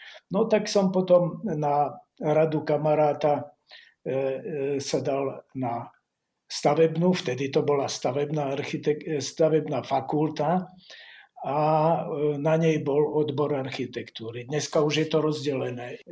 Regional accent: Žilina, Žilina Region, Slovakia; also born or lived in Holíč; Ale v Holíči sme vydržali 3 roky, teda moje prvé 3 roky. Potom sme sa začali rôzne sťahovať z Volen, Bratislava, až sme zakotvili v Žiline. V Žiline som vlastne od prváčika, od roku 50.

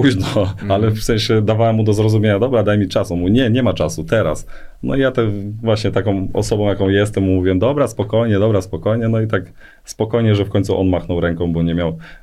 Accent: Strzelin, Lower Silesian Voivodeship, Poland; Ja urodziłem się w Strzelinie, obok Wrocławia.

